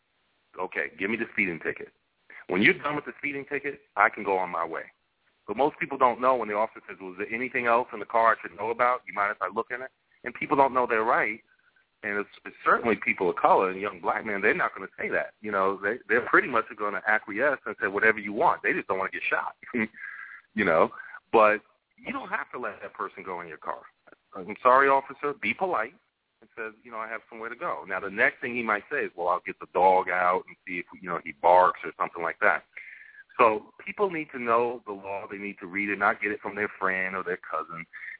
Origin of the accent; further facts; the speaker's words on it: Queens, New York, United States; also born or lived in Brooklyn; As you said earlier, I'm from Brooklyn, New York, Crown Heights and Bed-Stuy, grew up in Queens.